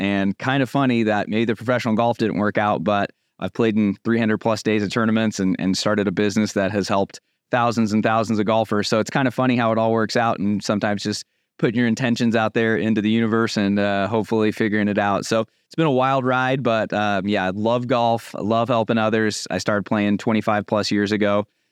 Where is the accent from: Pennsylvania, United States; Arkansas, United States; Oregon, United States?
Oregon, United States; There was nothing to do in a town I grew up in Oregon.